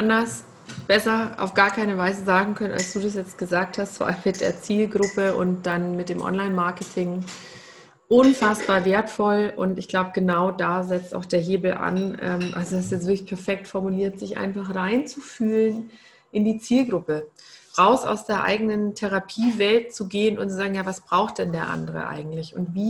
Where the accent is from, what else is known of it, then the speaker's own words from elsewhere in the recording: Bavaria, Germany; vielleicht ist es auch eher bei uns in Bayern so oder so sehr bekannt.